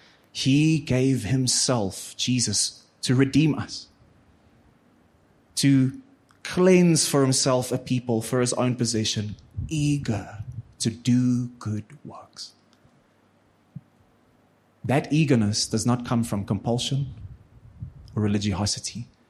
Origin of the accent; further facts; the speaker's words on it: Free State, South Africa; I come from the Free State, so it's blistering cold and then it's hot.